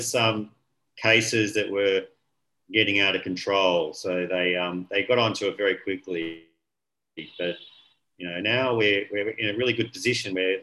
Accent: Australia; So I was working in Ireland at the time. I'm from Australia.

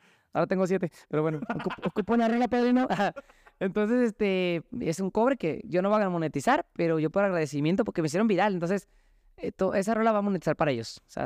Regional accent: Jalisco, Mexico; Soy un jalisciense de alto nivel.

